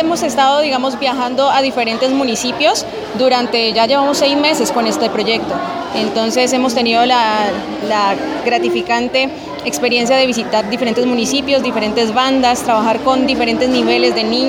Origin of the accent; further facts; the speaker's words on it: Cauca, Colombia; Yo vengo del departamento del Cauca.